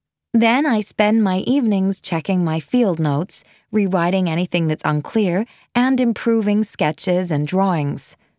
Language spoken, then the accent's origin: English; Milwaukee, Wisconsin, United States; I was born and bred in Milwaukee, Wisconsin, and I must say, as I was growing up, I was always chopping and changing what I wanted to be when I was older.